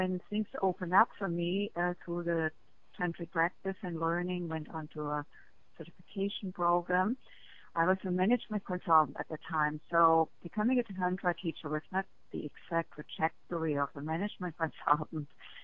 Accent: Germany; I grew up in Germany, and while I grew up in a way that I felt free about my body

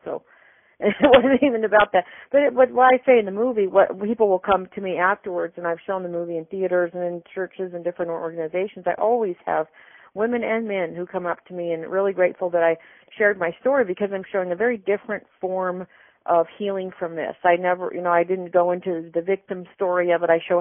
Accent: Arizona, United States; I'm from Arizona, and different places.

